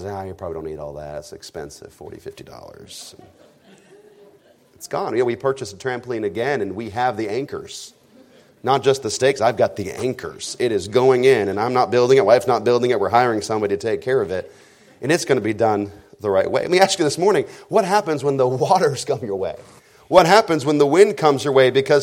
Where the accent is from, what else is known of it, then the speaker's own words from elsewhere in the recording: Nebraska, United States; I'm from Nebraska, it happens all the time.